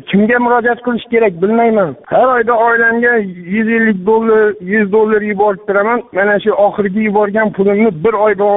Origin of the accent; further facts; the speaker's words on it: Karakalpakstan, Uzbekistan; Qoraqalpog'istondanman, bankdan pul yubordim uyga.